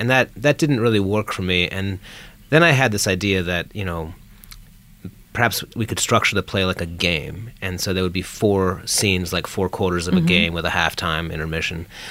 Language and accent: English; Cleveland, Ohio, United States; Well, I'm from Cleveland, and I'm a big sports fan